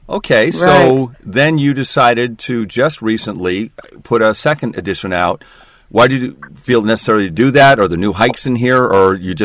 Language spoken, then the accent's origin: English; Newport Hills, Washington, United States; As a matter of fact, as a kid, I grew up in Newport Hills, and we used to hike the Coal Creek creek all the time.